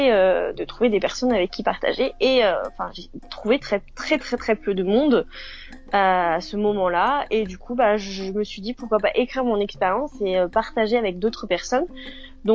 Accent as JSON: {"language": "French", "town": "Saint-Étienne", "region": "Auvergne-Rhône-Alpes", "country": "France", "tie": "born or raised there", "lives_now": "Centre of France", "said": "Moi, je suis née à Saint-Étienne. Voilà, j'ai grandi à Saint-Étienne et j'étais à Saint-Étienne jusqu'à mes 30 ans. Donc, je suis stéphanoise, une pure stéphanoise."}